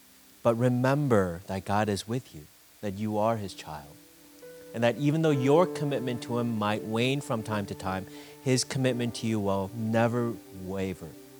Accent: Michigan, United States; so some of us, yes, we're from Michigan, so hopefully pride will to well up within your hearts.

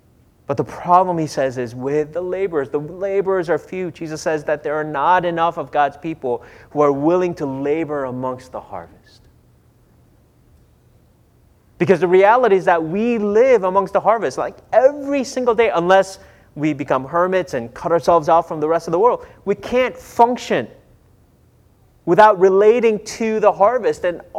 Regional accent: Minnesota, United States; I grew up in Minnesota, and so I learned to ski when I was in elementary school.

